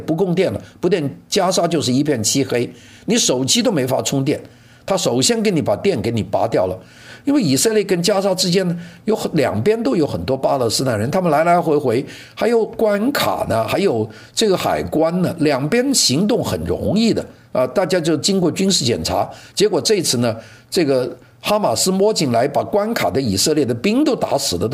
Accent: Guangdong, China; 这个出面打的我们广东人叫烂仔

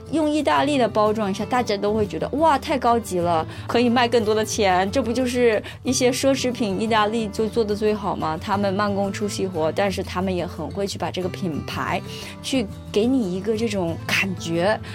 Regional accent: China; now in United States; 我是在中国出生长大，那我刚来美国的时候对吧，我又是有一些口音啊

